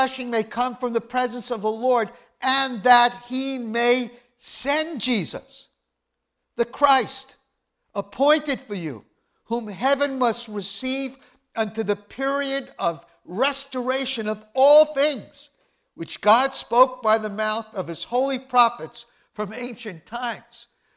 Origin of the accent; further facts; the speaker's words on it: Brooklyn, New York, United States; I would elaborate on that, but I'm from Brooklyn.